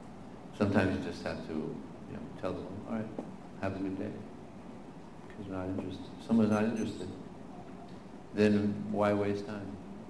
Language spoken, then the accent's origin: English; United States; I tell them, listen, I'm an American.